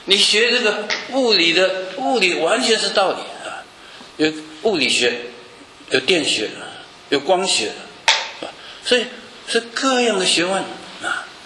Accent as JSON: {"language": "Chinese", "country": "China", "said": "那我们中国人不认识这个道是什么个东西"}